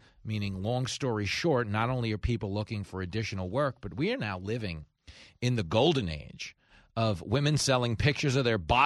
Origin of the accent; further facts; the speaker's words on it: United States; to me, as someone who follows their elections as an American, the most shocking thing to me is that they were able to count all their votes in one day.